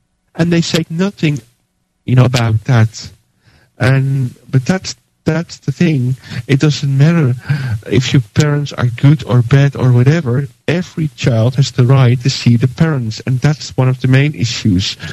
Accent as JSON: {"language": "English", "country": "Netherlands", "second_language": "English", "moved": "yes", "lives_now": "Ireland", "said": "Well, I'm from Holland, but I'm living in Ireland for the last 12 years."}